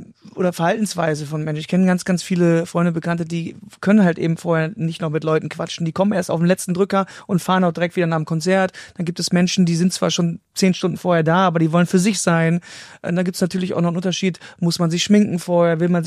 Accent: North Rhine-Westphalia, Germany; Ich bin ja im Rheinland groß geworden, im Niederrhein, und da gehört Karneval sowieso dazu.

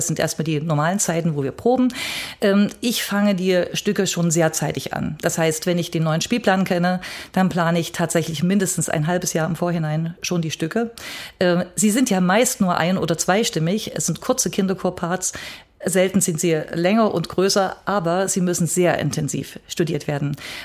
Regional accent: Dresden, Saxony, Germany; ich bin ja als Dresdner Chorleiterin

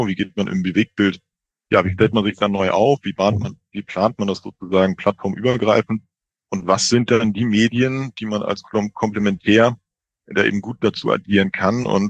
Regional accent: Hamburg, Germany; als Hamburger bin natürlich ganz begeistert

